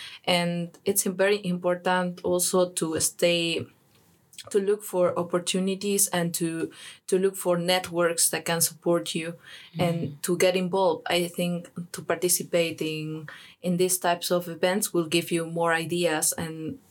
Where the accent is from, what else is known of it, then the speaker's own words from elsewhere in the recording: Peru; Here I see a lot of more advanced approaches that I can take to my home country.